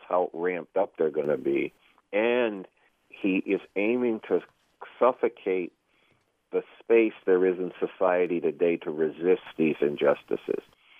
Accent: New York, United States; But look, I'm from New York.

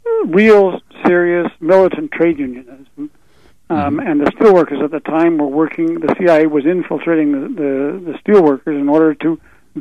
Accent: Ontario, Canada; I'm originally from Northern Ontario.

